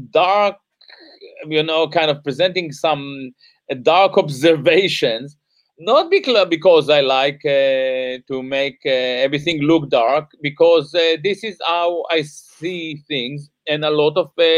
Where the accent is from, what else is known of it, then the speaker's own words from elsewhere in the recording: Israel; I grew up in Israel